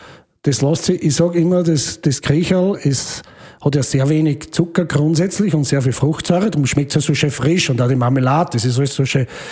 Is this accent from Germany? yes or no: no; Lower Austria, Austria; bei uns im Waldviertel